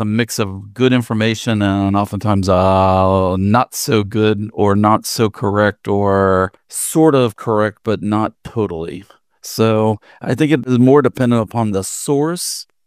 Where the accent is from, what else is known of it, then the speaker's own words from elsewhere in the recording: West Virginia, United States; And I am from West Virginia originally, West by God, stand up and shout it when you say it, Virginia originally, born, bred, and raised.